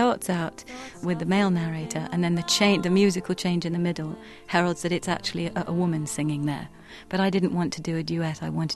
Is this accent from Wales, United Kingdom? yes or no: no; London, United Kingdom; for an English girl growing up in London